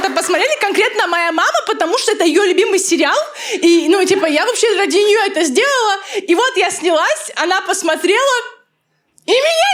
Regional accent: Dagestan, Russia; я из Дагестана приехала, вообще училась здесь в театральном институте

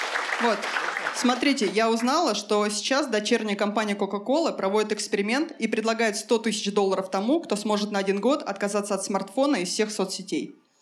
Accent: Elektrostal, Moscow Oblast, Russia; И да, я из Подмосковья, город Электросталь.

